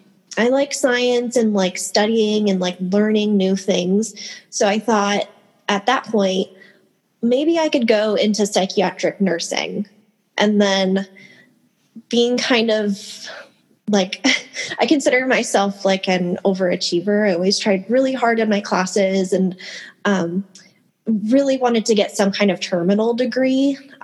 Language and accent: English; Canada; She worked at an old hospital in Ontario, Canada. Oh, I'm from Canada originally.